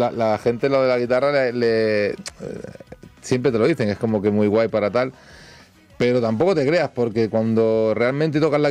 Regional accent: Barcelona, Catalonia, Spain; also born or lived in Molins de Rei; yo me he criado en Barcelona, en Cataluña, concretamente entre Sant Feliu, hasta los 4 o 5 años, Sant Feliu de Llobregat, y después en Rubí, que he vivido toda mi vida en Rubí, soy rubinense.

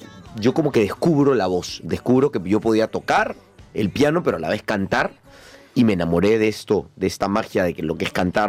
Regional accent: Peru; now in Spain; entendamos que yo soy peruano, entonces recién estoy aprendiendo todo este tema cultural español.

